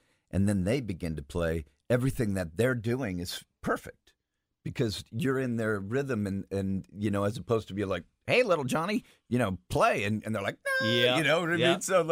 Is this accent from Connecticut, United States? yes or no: yes; Greenwich, Connecticut, United States; Yeah, I grew up in Riverside, which is a part of Greenwich, but kind of Riverside and Old Greenwich have their own character.